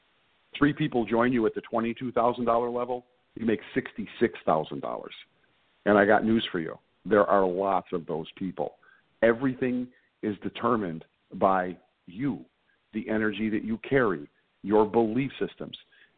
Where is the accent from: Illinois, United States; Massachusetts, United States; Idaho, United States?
Illinois, United States; Chicago; I'm from Chicago. I'm from the southwest